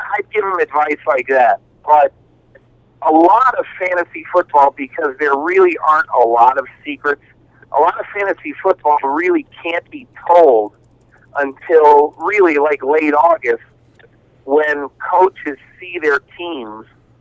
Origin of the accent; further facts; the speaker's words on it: Connecticut, United States; And when I grew up in Connecticut, and my father was a huge baseball fan above all else.